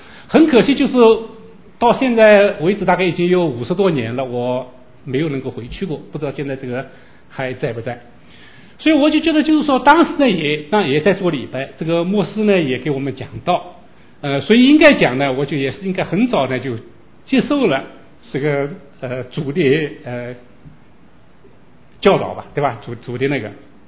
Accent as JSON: {"language": "Chinese", "country": "China", "said": "今天是我们中国人新年的第二天"}